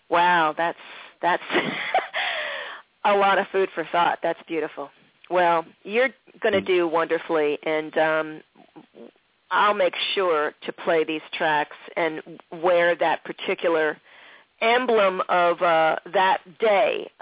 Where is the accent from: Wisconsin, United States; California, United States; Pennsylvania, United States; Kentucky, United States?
Pennsylvania, United States; Philadelphia; that means a lot to folks who are born and raised in Philly, because there are so many of us who don't live there anymore.